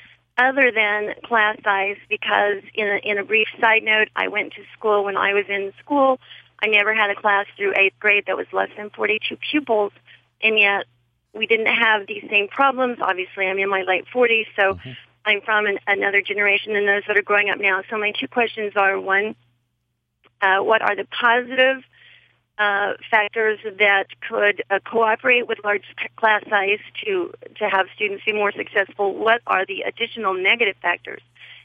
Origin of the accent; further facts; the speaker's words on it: Oklahoma City, Oklahoma, United States; I'm from Oklahoma City.